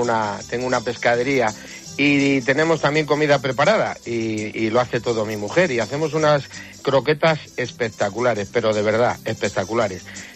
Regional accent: Astorga, Castile and León, Spain; La harina la traemos de mi pueblo, de León, que yo soy de Astorga

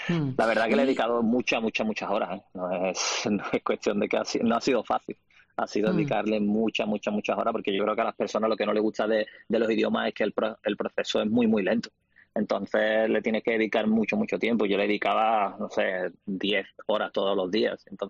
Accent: Cádiz, Andalusia, Spain; also born or lived in Italy; Sí, yo nací en Cádiz. Me crié en el río San Pedro, una barriada cerca de la ciudad. Y bueno, con 18 años ya mi familia se vino a vivir a Cádiz capital y yo he estado siempre dando vueltas por ahí. Pues, he estado viviendo en Italia y luego, bueno, después me he volvido otra vez aquí

